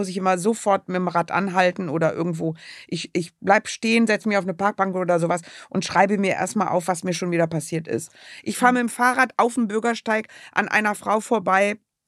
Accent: Düsseldorf, North Rhine-Westphalia, Germany; now in Cologne, Germany; Ich bin in Düsseldorf geboren und aufgewachsen. Und von dort habe ich mich rausgetraut nach Köln.

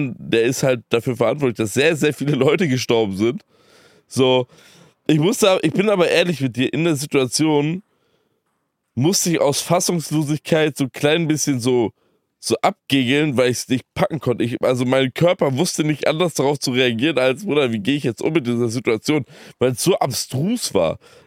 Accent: Germany; Und dann habe ich ihm halt zu verstehen gegeben, ja, from Germany.

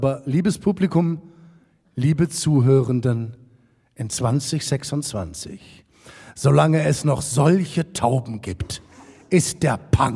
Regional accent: Munich, Bavaria, Germany; born or raised there; moved away as an adult

